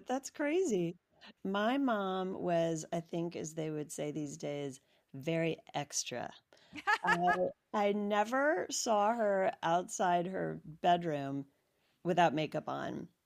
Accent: Washington, District of Columbia, United States; I grew up in Washington, D.C.

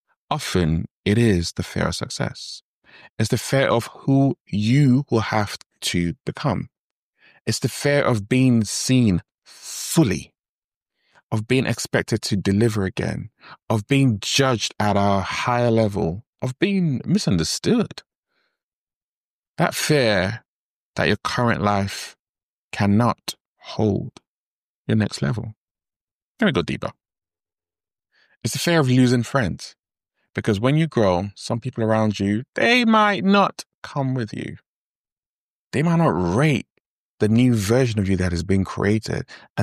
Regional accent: Nigeria; Yeah, I'm Nigerian, it happens.

